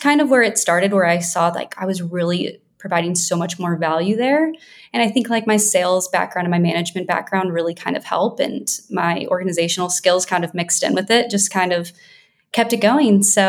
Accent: Mobile, Alabama, United States; moved away as an adult; now in New York City, United States; I am from Mobile, Alabama, is where I've spent most of my life, and went to college there and kind of came up to New York when a little later, many years after college probably

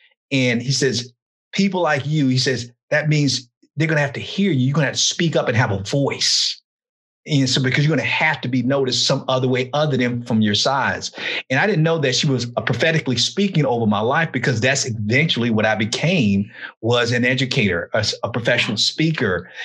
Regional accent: Miami, Florida, United States; I told you where I grew up in Miami, and I grew up in the hood.

